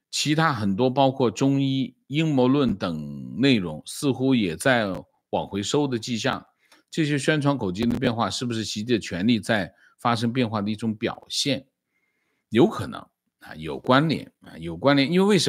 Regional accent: Jiangxi, China; 我是江西人啊

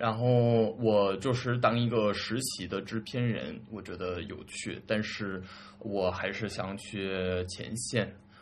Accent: South Korea; Chinese is a second language; moved away; also born or lived in United States / Shanghai; 我的家庭背景确实比较特别，我就是在美国出生，但是小的时候跟我爸妈一起回韩国去了。我爸妈他们俩都是韩国人嘛，他们80年代都移民到美国了，在美国留学，然后在美国扎根。

